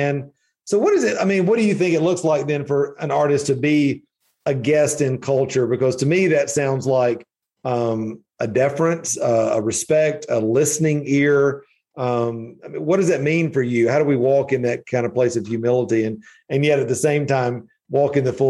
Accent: Atlanta, Georgia, United States; And so, there I am coming out of the Bible Belt, you know, growing up in Atlanta my whole life in the middle of church culture.

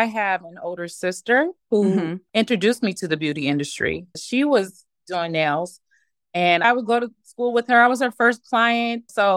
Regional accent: Seattle, Washington, United States; moved away; we're originally from Seattle. We moved here about 21 years ago.

